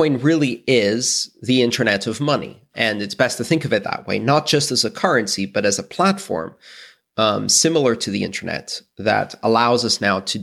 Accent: Greece; Now, I come from Greece.

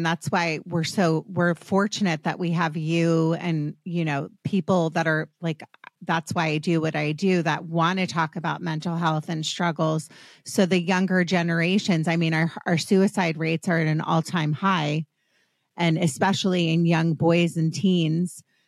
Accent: East Coast, United States; I grew up on the East Coast. Actually, lacrosse is now a sport out here and people are more into it.

